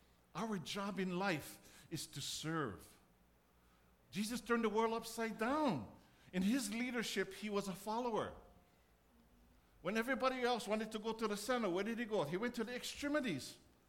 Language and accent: English; Keaukaha, Hawaii, United States; you know, I grew up in Keokaha. When I look at Mauna Kea, I can tell you exactly how Mauna Kea looked like.